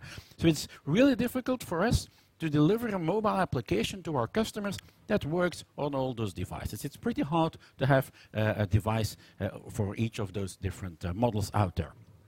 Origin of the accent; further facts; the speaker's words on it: Belgium; I'm coming from Belgium, where I work as an architect for mobile applications at Ordina.